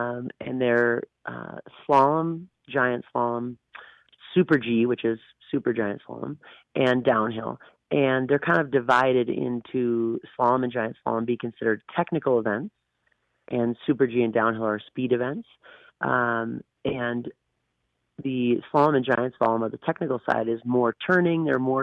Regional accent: Minnesota, United States; I grew up in Minnesota and skied out of a little area called Buck Hill.

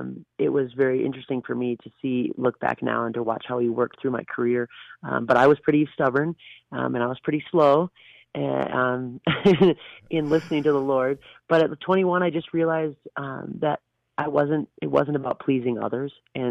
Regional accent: Minnesota, United States; I grew up in Minnesota and skied out of a little area called Buck Hill.

